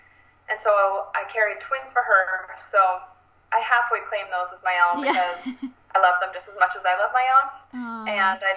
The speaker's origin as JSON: {"language": "English", "region": "Utah", "country": "United States", "tie": "born or raised there", "said": "Background-wise, I was born and raised in Utah. I have four siblings."}